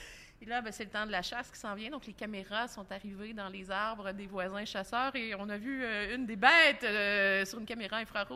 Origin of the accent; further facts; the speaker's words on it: Yamachiche, Quebec, Canada; je ne vis pas à Montréal. Je viens de la région de Yamachiche, Louisville.